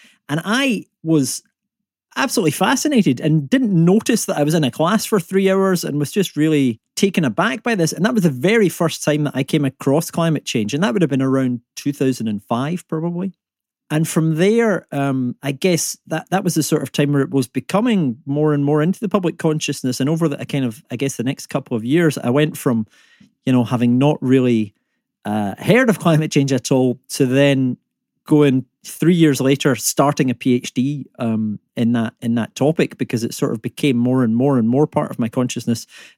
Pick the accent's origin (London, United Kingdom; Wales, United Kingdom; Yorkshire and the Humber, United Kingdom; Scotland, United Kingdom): Scotland, United Kingdom; accent: Scottish; when I say the word law in my accent, it's not the way most British people say it. It's very Scottish.